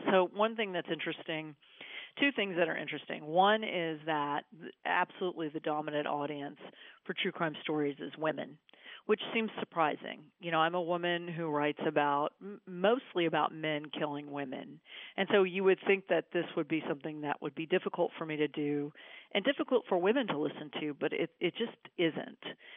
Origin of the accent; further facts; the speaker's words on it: Austin, Texas, United States; Well, I grew up in Austin, Texas, and, you know, born and raised, very proud Texan.